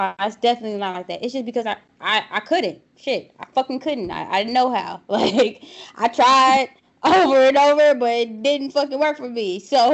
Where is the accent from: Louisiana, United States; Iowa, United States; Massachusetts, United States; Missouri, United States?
Louisiana, United States; New Orleans; I'm from the boot, honey. I'm from New Orleans.